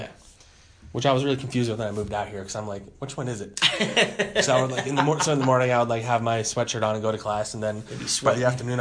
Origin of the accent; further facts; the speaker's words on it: Cherry Hill, New Jersey, United States; There's some spots back in my hometown in Cherry Hill, New Jersey.